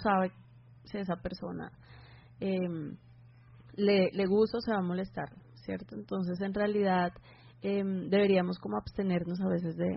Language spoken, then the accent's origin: Spanish; Bogotá, Colombia; que mi acento no los engañe, yo soy de Bogotá, pero me siento muy caribe y amo la cultura caribe.